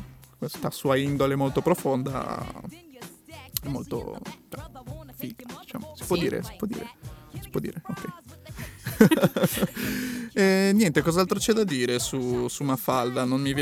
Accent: Peru; Italian is a second language; Io essendo peruviano c'è proprio tutta la...

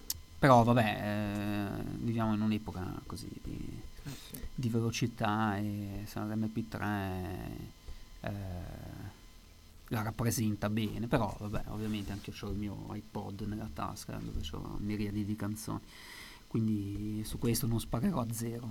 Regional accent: Riva Trigoso, Liguria, Italy; io sono di Riva Trigoso, provincia di Genova

